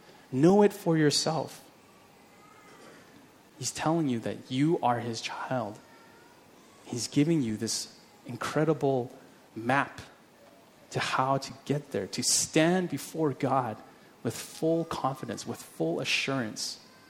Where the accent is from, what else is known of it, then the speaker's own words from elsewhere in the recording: Vancouver, British Columbia, Canada; where I grew up in Vancouver. It's a ring of fire. We're always in constant danger of earthquakes.